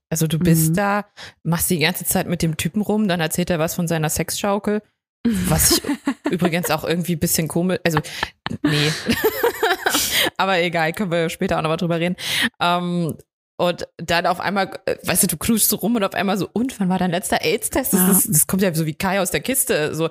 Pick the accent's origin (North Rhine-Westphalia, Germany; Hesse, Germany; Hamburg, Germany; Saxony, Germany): Saxony, Germany; ich bin ja nun mal in Sachsen aufgewachsen.